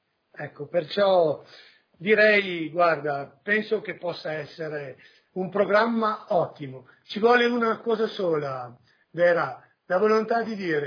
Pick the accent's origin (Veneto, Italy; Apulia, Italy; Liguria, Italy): Veneto, Italy; io sono veneto